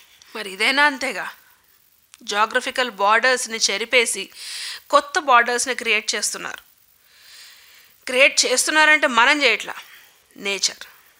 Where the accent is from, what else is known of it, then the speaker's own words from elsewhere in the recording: Hyderabad, Telangana, India; నా చిన్నప్పుడు హైదరాబాద్లో ఉన్న చలికి ఇప్పుడు హైదరాబాద్లో ఉన్న చలికి అసలు ఇంచి కూడా సంబంధమే లేదు.